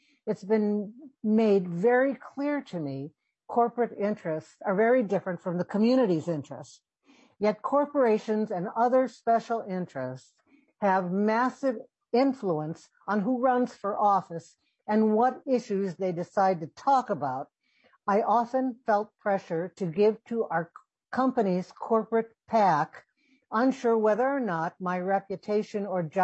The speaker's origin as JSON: {"language": "English", "town": "Chicago", "region": "Illinois", "country": "United States", "tie": "born or raised there", "lives_now": "St. Paul, United States", "said": "I live in St. Paul. I grew up in Chicago as a daughter of Filipino immigrants who came to the United States after World War II."}